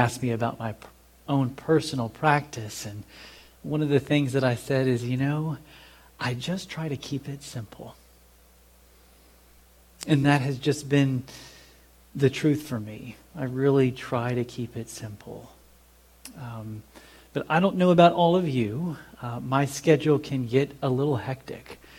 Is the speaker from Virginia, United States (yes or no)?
no; Nashville, Tennessee, United States; I grew up here in Nashville. I grew up at St. Henry, a Catholic parish here in Nashville.